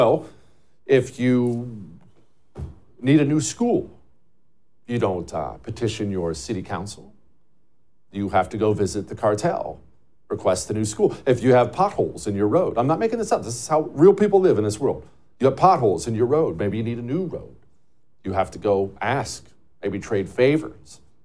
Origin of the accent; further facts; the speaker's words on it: United States; And as an American, as Americans, we are so spoiled to just look at that stuff on television, right?